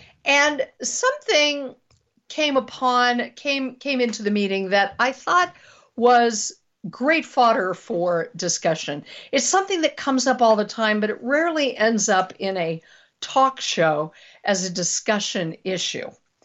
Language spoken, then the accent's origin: English; Colorado, United States; I hail from Colorado. I'm a native of Colorado, but now I'm living in northern Colorado